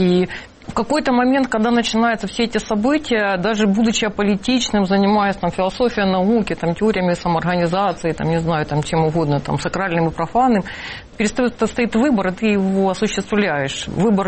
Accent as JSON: {"language": "Russian", "region": "Donbas", "country": "Ukraine", "tie": "born or raised there", "said": "у меня же мама коренная, ну, я получаюсь коренной житель Донбасса"}